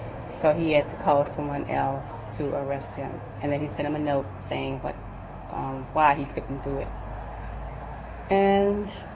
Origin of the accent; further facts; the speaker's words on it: South Carolina, United States; And growing up in South Carolina, we had a playhouse.